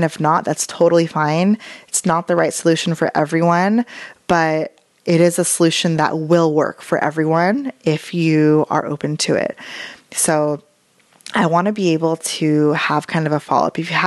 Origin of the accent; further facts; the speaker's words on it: United States; But I come from a huge Filipino family